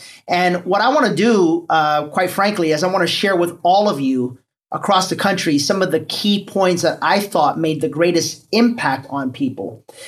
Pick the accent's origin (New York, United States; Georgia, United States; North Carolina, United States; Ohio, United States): New York, United States; Sorry, I'm from New York, so I think I can get away with saying that.